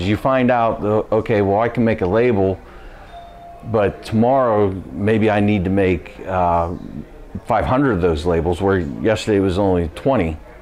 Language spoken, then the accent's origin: English; Beaver, Pennsylvania, United States; Beaver, Pennsylvania.